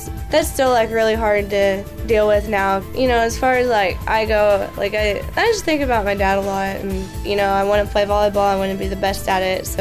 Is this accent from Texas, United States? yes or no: yes; Princeton, Texas, United States; I grew up in Princeton, small town. Like, Princeton was a really big basketball school.